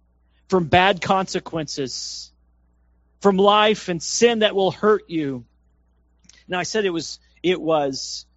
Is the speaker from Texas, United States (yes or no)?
yes; Texas, United States; Now, where I grew up out in East Texas, we didn't have streets. We had an oil dirt road.